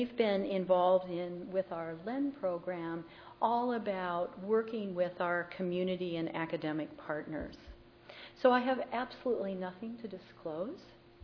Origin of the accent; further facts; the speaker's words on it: Alaska, United States; I am from Alaska, as Amanda has already highlighted